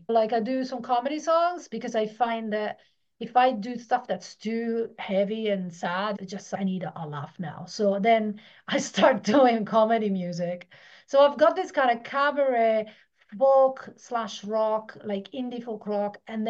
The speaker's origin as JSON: {"language": "English", "country": "Italy", "tie": "born or raised there", "moved": "as an adult", "said": "So I'm Italian. So until I was 18, I lived in Italy. And my family was into classical music and opera."}